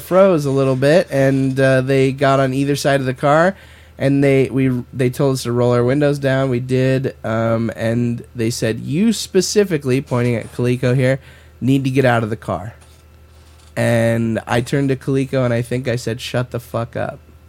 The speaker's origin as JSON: {"language": "English", "town": "Roseburg", "region": "Oregon", "country": "United States", "tie": "born or raised there", "said": "we drove to my hometown in Roseburg, which is about 2 hours south of that where we were"}